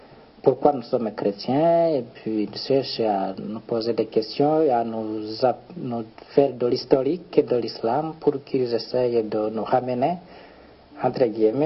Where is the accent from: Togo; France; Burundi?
Burundi; moved away as an adult; now in Algeria; je viens du Burundi, donc je suis burundais de naissance et de nationalité. Je suis arrivé en Algérie le 28 septembre 2007 comme étudiant boursier du gouvernement burundais.